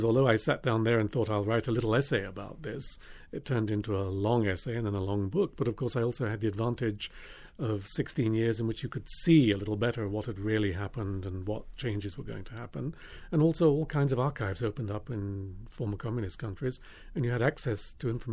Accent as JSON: {"language": "English", "region": "England", "country": "United Kingdom", "tie": "born or raised there", "said": "my own childhood growing up in England"}